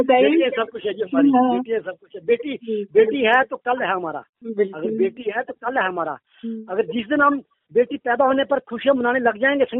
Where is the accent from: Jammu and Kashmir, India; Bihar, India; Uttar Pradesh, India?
Jammu and Kashmir, India; Jammu; first language Dogri; Hindi is a second language; मैं जम्मू का रहने वाला हूँ और हमारी जम्मू की जो मातृभाषा है डोगरी है।